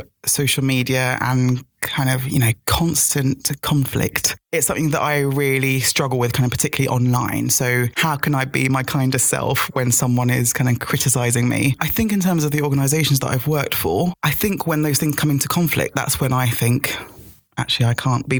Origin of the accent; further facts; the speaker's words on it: Lagos, Nigeria; born there; I was born in Lagos. I think it's one of the most populous cities in the world.